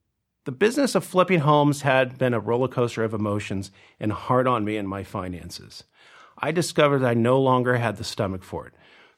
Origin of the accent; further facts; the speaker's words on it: California, United States; To start, I grew up in Southern California, the middle of three boys.